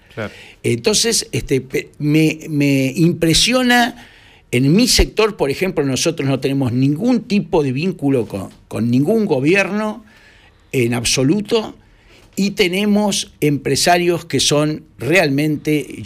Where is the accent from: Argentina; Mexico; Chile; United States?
Argentina; Estamos acostumbrados porque somos argentinos y porque hemos pasado las mil y una.